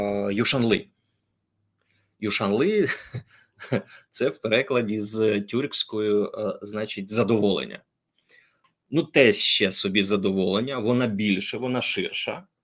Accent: Zaporizhzhia, Zaporizhzhia Oblast, Ukraine; Я про Запорізький напрямок кажу тільки тому, що я з Запоріжжя.

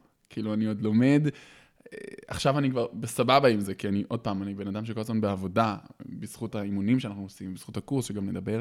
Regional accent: Beersheba, Southern District, Israel; אני גדלתי בבאר שבע.

